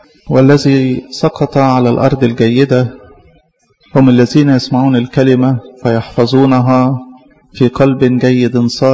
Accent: Egypt; بلدنا مصر لما قبلت الإيمان

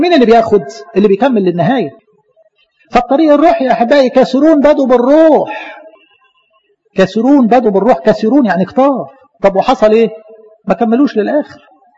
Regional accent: Egypt; إحنا هنا الرياضة يعني ماشي عندنا في مصر كده بالإيه يعني بالبركة زي ما بيقولوا.

